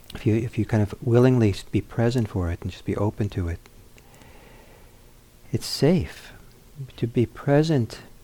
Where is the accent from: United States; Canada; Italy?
Italy; I grew up on the edge of the Mediterranean, part of my growing up in Italy.